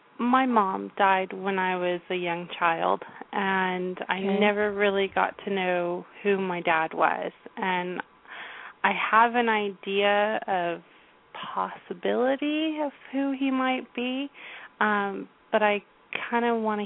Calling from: California, United States; I'm calling from Southern California.

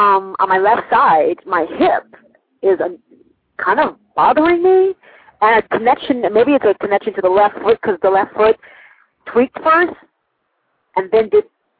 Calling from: Los Angeles, California, United States; I'm calling from Los Angeles.

